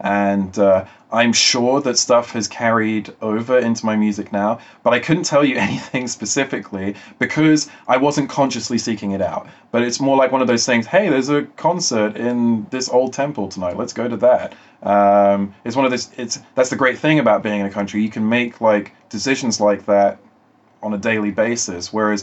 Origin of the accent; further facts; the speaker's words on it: England, United Kingdom; also born or lived in Netherlands / United States / Japan; I've lived in a lot of places. I'm from England originally, and I've lived in Holland, America, East Coast America, West Coast America, and Japan.